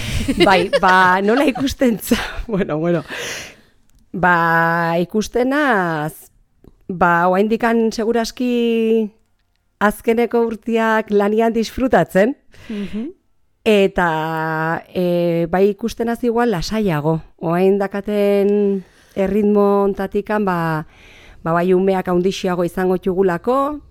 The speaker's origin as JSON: {"language": "Basque", "town": "Lezo", "region": "Basque Country", "country": "Spain", "tie": "born or raised there", "said": "nik nire haurtzaroa eramaten hau, batez ere kokatzen dut etxean, Lezotin"}